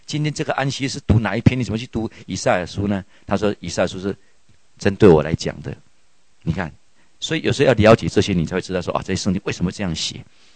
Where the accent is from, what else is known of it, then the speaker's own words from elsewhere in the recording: Taiwan; 我们台湾人呢、啊，就去了。